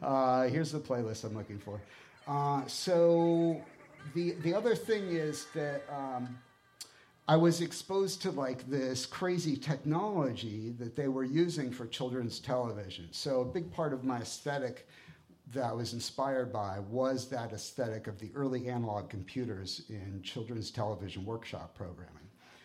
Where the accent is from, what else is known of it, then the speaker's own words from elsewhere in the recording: Erie, Pennsylvania, United States; also born or lived in Cleveland; I was born in Cleveland and grew up in Erie, Pennsylvania area, both in like the city of Erie, the suburbs of Erie, and country and small town around there.